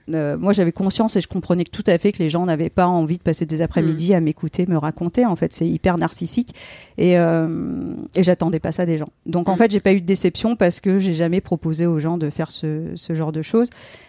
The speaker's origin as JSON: {"language": "French", "region": "Normandy", "country": "France", "said": "parce que moi, à l'origine, je suis de Normandie. Donc, comme je t'ai dit, je suis rentrée chez mes parents."}